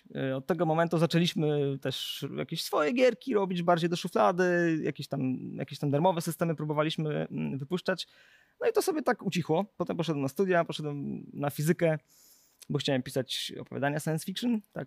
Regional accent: Węgrów, Masovian Voivodeship, Poland; ja pochodzę z mojego miasteczka, z Węgrowa

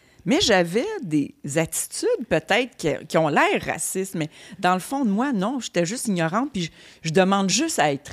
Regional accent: Sainte-Catherine, Quebec, Canada; born there; Moi, je suis née à Sainte-Catherine, à côté de Kanawagé.

